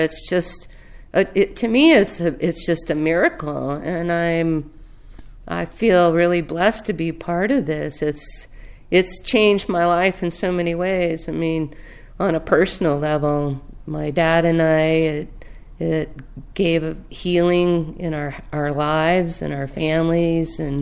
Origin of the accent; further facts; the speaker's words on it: El Paso, Texas, United States; I mean, I grew up in El Paso, Texas, on the border. You could see the Rio Grande River from our front porch.